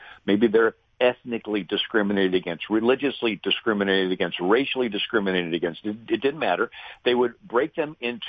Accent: St. Louis, Missouri, United States; Now, I grew up in St. Louis, just 30 miles from Ferguson.

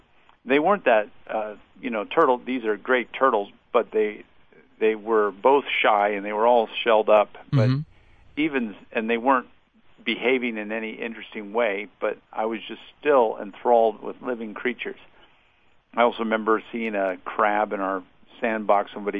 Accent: Annapolis, Maryland, United States; Well, I grew up in Annapolis, Maryland, and I was in a very strong, loving Christian home.

